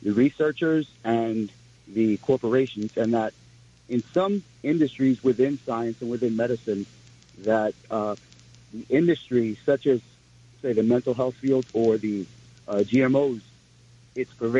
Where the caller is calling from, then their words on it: Queens, New York, United States; I'm calling from Floral Park in Queens.